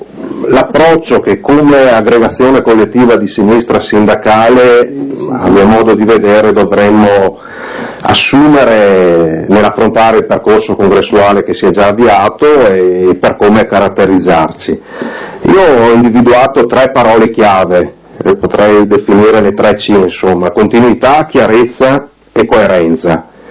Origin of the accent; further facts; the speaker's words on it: Veneto, Italy; io vengo dal Veneto